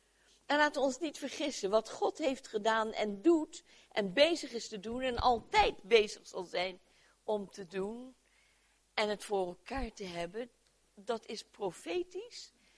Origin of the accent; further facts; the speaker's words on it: Netherlands; Want wij als Nederlanders hebben altijd een opinie, om te beginnen.